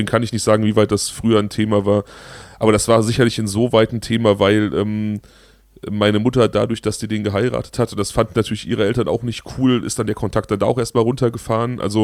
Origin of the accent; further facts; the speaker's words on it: Germany; Also mein Heimatdorf liegt ja an der Grenze zu Hessen und Baden-Rheinland-Pfalz.